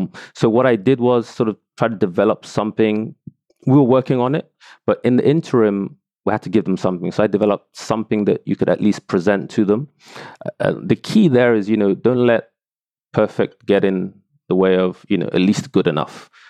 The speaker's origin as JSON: {"language": "English", "country": "Nigeria", "said": "You know, I'm from Nigeria and we're very, very aggressive."}